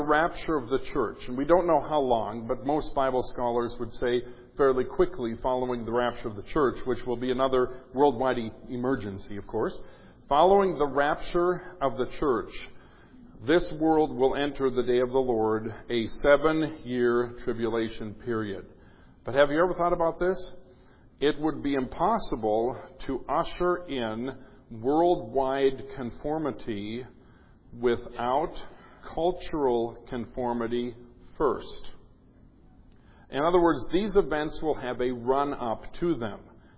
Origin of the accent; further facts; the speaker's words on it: United States; Now, I'm speaking as American Christians, okay?